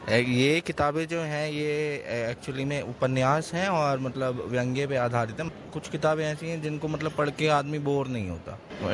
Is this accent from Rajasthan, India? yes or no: no; Delhi, India; मैं दिल्ली से हूँ.